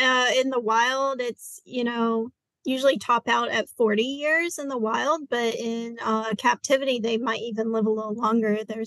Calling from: Fort Lauderdale, Florida, United States; I am located in Fort Lauderdale, Florida. Nice and sunny.

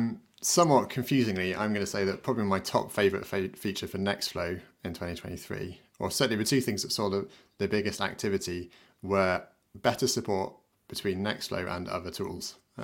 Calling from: Sweden; I'm joining you from a very cold and snowy Sweden.

